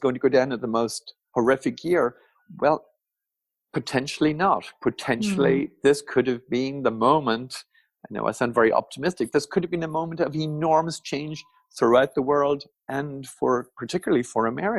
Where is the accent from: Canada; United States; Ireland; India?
Ireland; I come from Ireland